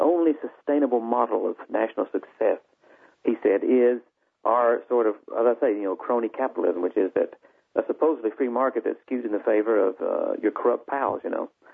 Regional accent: the South, United States; I mean, you know, I'm from the South.

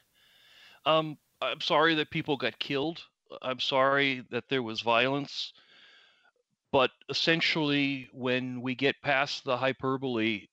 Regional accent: Cleveland, Ohio, United States; I grew up in Cleveland, and we were … fans there practically before the Canadians.

